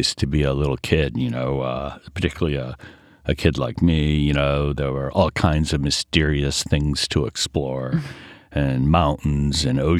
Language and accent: English; Rhode Island, United States; also born or lived in Eleuthera, Bahamas / Guantanamo; my childhood in Rhode Island, but early childhood was in Eleuthera in the Bahamas, an island. And then I moved from Eleuthera basically from there to Guantanamo. And then I came to the United States around fourth grade.